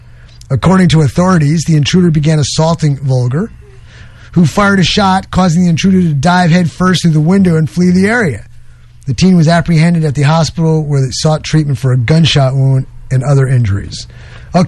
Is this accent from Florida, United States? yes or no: no; New York, United States; No, this is New York. I'm from New York, okay? Where I lived on my street, you had machine gun fire, you had prostitution rings, you had crack houses, the whole works, okay?